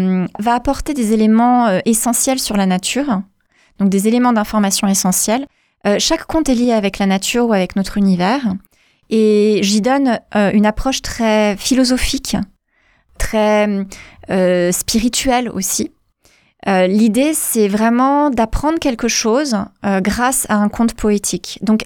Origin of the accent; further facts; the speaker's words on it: Paris, Île-de-France, France; Non, je suis de Paris.